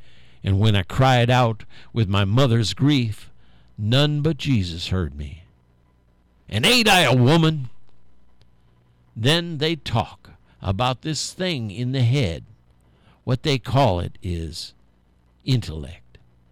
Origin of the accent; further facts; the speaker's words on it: South Bend, Indiana, United States; I was raised in South Bend, Indiana, as a young person. I went to three different high schools, not because I was stupid.